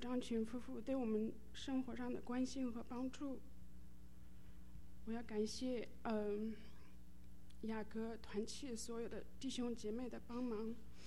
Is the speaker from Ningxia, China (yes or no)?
no; Hubei, China; now in United States; 我来自中国湖北，是因为2013年2月份的时候，我们深圳总公司也派我们到美国子公司来工作，所以我和我先生一起来到美国。